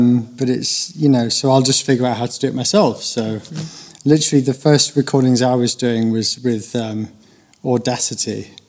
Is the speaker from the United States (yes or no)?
no; Lincoln, East Midlands, United Kingdom; I am from a town called Lincoln in the East Midlands of England. It's a lovely town